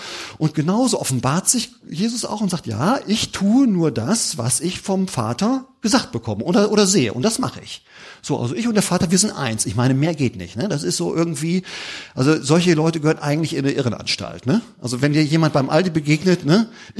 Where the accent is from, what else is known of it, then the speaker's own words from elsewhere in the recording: Germany; Aber jetzt gehen wir aber an diese Themen, ne, wo wir als Deutsche sagen, wer glaubt denn sowas?